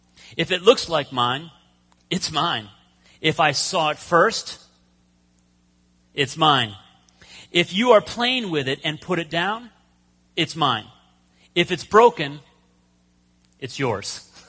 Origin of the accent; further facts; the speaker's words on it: Erie, Pennsylvania, United States; He was actually in my hometown in Erie, Pennsylvania, in a steel working place.